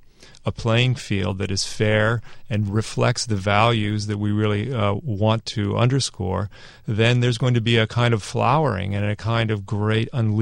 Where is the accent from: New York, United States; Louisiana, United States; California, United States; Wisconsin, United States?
California, United States; I grew up in Silicon Valley, and I worked in the computer industry.